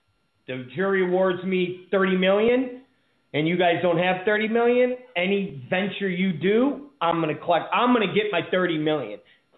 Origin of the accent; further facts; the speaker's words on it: Rochester, New York, United States; I'm from the East Coast. I lived in Rochacha. That's what we called it. That's what we called Rochester. Rochacha. Okay, so I lived in Rochester, and we got a lot of snow